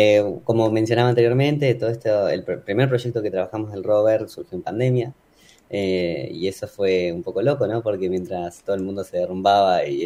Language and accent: Spanish; Argentina